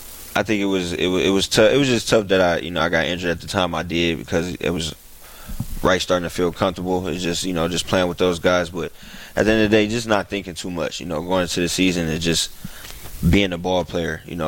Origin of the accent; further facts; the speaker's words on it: Ohio, United States; because I grew up in Ohio, Cleveland, Youngstown, where everybody cheered for LeBron.